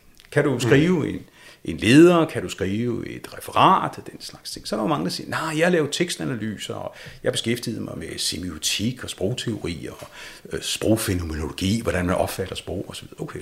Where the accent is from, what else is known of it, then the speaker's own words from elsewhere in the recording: Copenhagen, Capital Region of Denmark, Denmark; mig som dansker, københavner, født i Sydhavnen osv.